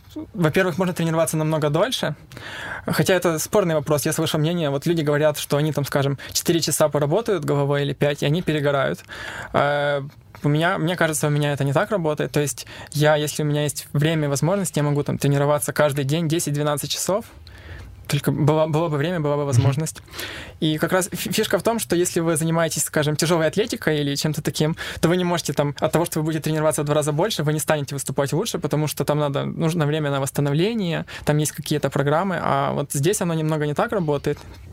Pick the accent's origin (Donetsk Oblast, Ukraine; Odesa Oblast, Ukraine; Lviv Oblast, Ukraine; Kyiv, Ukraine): Lviv Oblast, Ukraine; moved away as an adult; я сам из Западной Украины, из Львовской области. И диплом бакалавра я получил там, а в магистратуру поступил сюда, в университет.